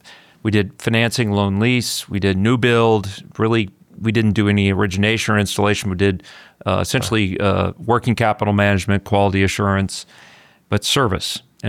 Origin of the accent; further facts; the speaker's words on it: Houston, Texas, United States; I'm from Houston. I'm not anti-oil and gas at all. And I, you know, I'm a Texan.